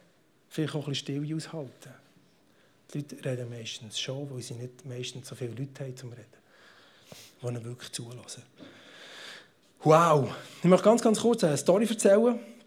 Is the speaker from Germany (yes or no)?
no; Switzerland; Und wir sind ja reich, gell? Wir sind Schweizer.